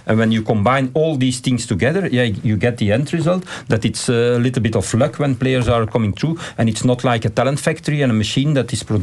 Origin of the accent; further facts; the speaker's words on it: Belgium; English is a second language; We are from Belgium.